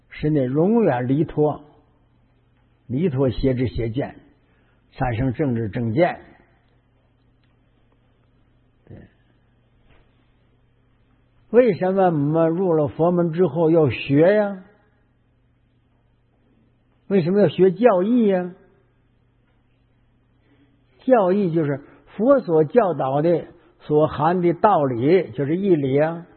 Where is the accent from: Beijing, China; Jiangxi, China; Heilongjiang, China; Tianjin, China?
Heilongjiang, China; born there; 我感觉我到我们黑龙江，这是我出生地